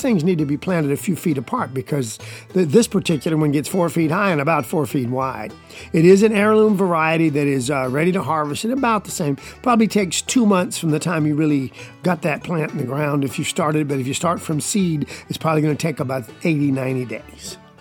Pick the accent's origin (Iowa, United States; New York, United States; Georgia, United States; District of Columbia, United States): Georgia, United States; But I'm from South Georgia, and there's not a year goes by that we didn't, when I was young, grow our share of okra.